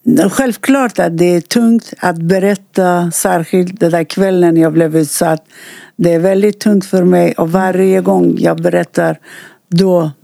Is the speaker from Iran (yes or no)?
yes; Iran; Swedish is a second language; moved away as an adult; now in Sweden; Men tyvärr, det blev krig och jag flydde från Sverige, från Iran, och det dröjde på tiden.